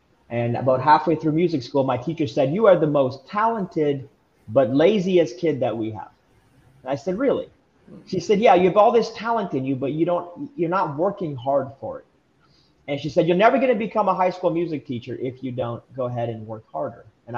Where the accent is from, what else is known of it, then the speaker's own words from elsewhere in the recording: Canada; also born or lived in Romania; I'm an immigrant from Romania. I was born in communism. I'm the oldest of 9 kids and grew up in Canada, just working for everything.